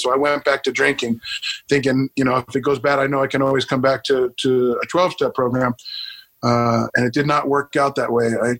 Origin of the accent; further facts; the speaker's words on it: California, United States; also born or lived in Brooklyn / Staten Island / New Jersey; I was born in Brooklyn, spent the next couple of years in Staten Island, and we moved to California when I was six.